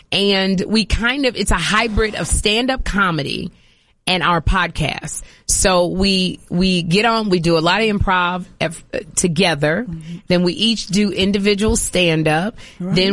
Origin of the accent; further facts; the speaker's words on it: Chicago, Illinois, United States; See, I come from Chicago where it's like the line dancing capital, mm-hmm. Chicago.